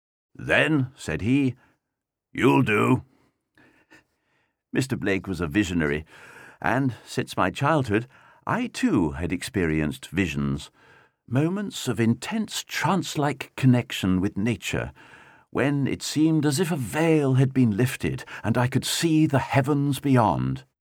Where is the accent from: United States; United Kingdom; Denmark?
United Kingdom; London; born there; I was born in London, just off the Old Kent Road, so I cannot claim to be a countryman.